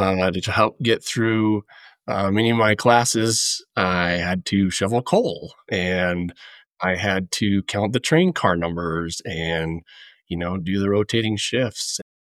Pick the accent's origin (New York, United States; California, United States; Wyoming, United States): Wyoming, United States; Gillette; So I was born and raised in Gillette. My dad was a coal miner for 35 years. Mom was a beautician.